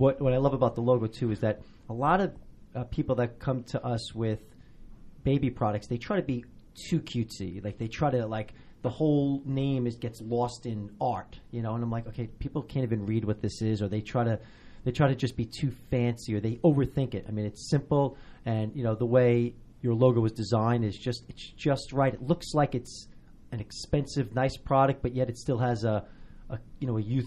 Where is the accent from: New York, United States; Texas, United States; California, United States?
New York, United States; I grew up in New York and on Long Island